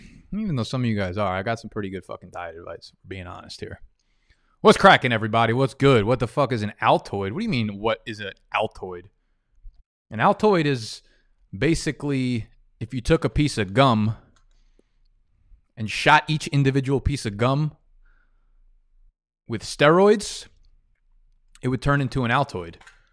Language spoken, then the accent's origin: English; New York, United States; I shouldn't use y'all because I'm from the East Coast, Northeast, New York.